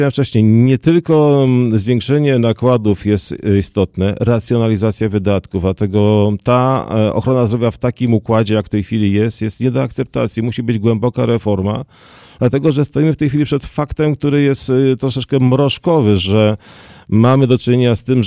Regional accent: Kalisz, Greater Poland Voivodeship, Poland; w Kaliszu, który tutaj pan był łaskaw wymienić jako moje rodzinne miasto

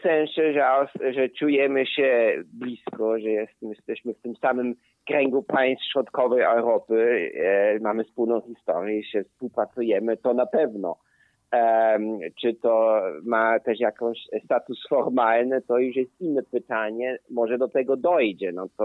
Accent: Austria; ja jak najbardziej osobiście to czuję jako Austriak polskiego pochodzenia

